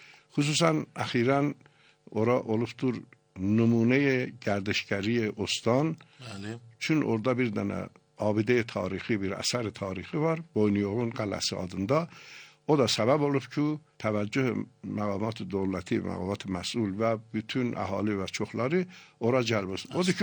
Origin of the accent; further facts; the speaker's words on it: Tehran, Tehran Province, Iran; moved away; gəldim, mən alan 40 ildi, deyə bilirəm ki, Tehrandan gəlmişəm bu tərəfə və mütləq də olmamışam. Ailəm mənim Tehranda yaşayırlar.